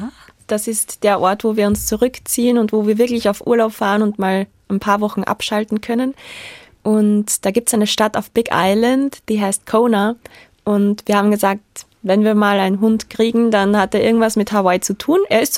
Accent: Austria; Es ist als Europäer, als Österreicherin

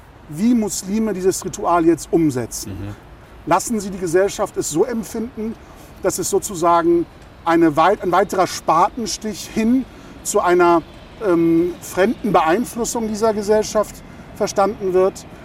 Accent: Lübeck, Schleswig-Holstein, Germany; so wie ich im Großwerden in Lübeck die Altstadtkirchen als meine Kirchen verstanden habe, als meine Heimat.

